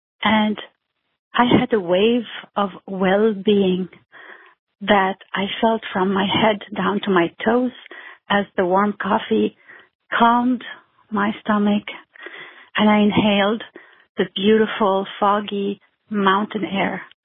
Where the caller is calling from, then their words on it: Aleppo, Aleppo Governorate, Syria; I'm calling you from Toronto in Canada.